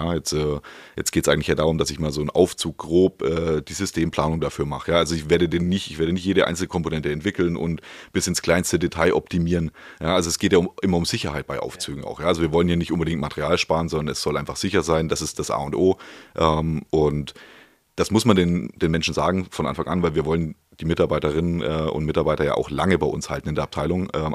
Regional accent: Nuremberg, Bavaria, Germany; in meiner Heimatstadt in Nürnberg.

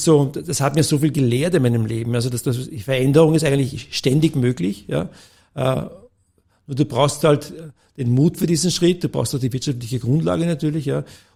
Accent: Vienna, Austria; ich bin in Wien groß geworden. Meine Eltern aus Eltern aus Oberösterreich, aber ich bin in Wien geboren und war dann in einer Volksschule im 4. Bezirk

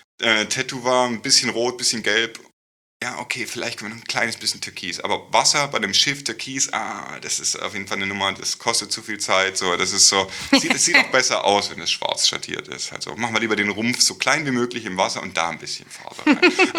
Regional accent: Stuttgart, Baden-Württemberg, Germany; born there; Ich bin in Stuttgart geboren, bin aber relativ oft umgezogen und habe dann auch mal so Seitensprünge Richtung Pforzheim oder Karlsruhe, so alles in Baden-Württemberg noch in dem Raum gemacht.

